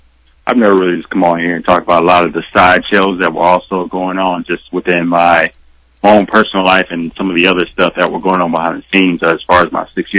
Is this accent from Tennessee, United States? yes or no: yes; Oak Ridge, Tennessee, United States; I mean, I really loved it from when I was a shorty, you know, growing up in Oak Ridge all the way through my experiences